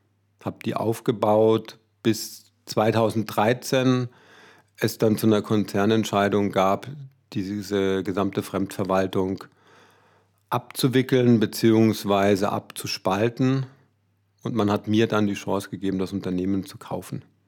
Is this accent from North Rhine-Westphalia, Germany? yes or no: no; Memmingen, Bavaria, Germany; born there; fast 59 Jahren habe ich schon einige Stationen hinter mir. Das heißt, 1963 geboren in Memmingen, das ist im Allgäu.